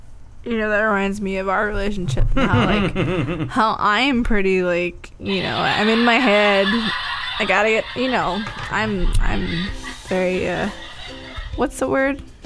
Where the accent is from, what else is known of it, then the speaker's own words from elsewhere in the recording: Texas, United States; I grew up in Texas, yeah.